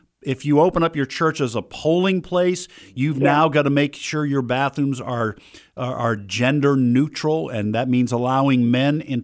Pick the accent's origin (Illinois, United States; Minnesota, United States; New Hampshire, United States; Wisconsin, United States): New Hampshire, United States; also born or lived in Boston, United States; I was born in the Boston area, grew up in New Hampshire.